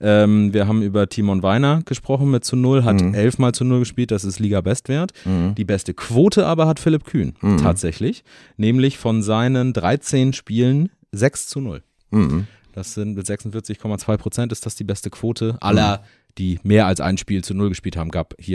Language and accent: German; Kiel, Schleswig-Holstein, Germany; als Kieler